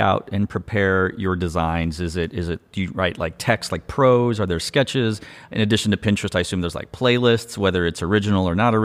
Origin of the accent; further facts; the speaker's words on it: Austin, Texas, United States; and I'm from Austin, but I live mm-hmm. Around the Austin area too.